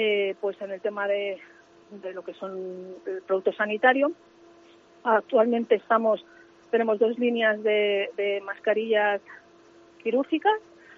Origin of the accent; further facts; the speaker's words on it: La Granja, Castile and León, Spain; como yo soy de La Granja, y en La Granja pues es un pueblo turístico